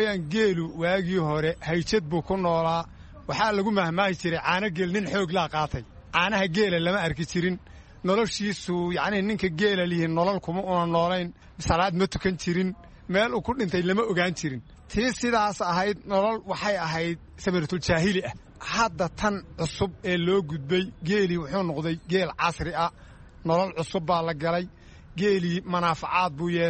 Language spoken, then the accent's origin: Somali; Birqod, Somali Region, Ethiopia; waxaan ka imid gobolka Jarar degmada Birqood qabalaha Baka.